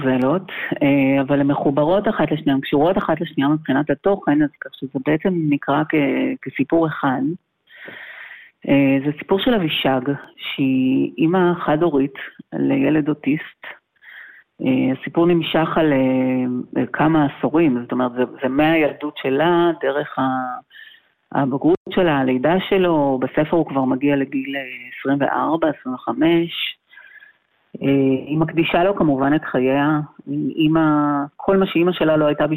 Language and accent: Hebrew; Haifa, Haifa District, Israel; now in Binyamina, Israel; במקור אני מחיפה, אבל בשנים האחרונות אני מתגוררת בבנימינה.